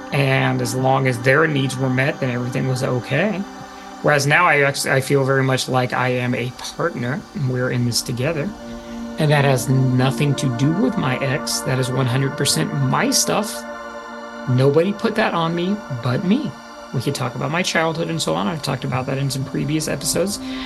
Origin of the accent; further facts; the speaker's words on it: Midwest, United States; I am from the Midwest U.S., folks, and it just showed itself there.